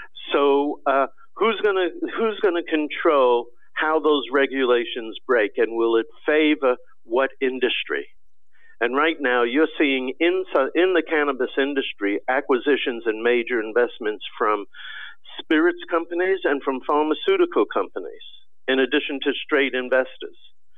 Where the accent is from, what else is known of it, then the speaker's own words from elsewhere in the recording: Washington, District of Columbia, United States; I'm in Washington. I grew up in Washington. I've been a Washington business.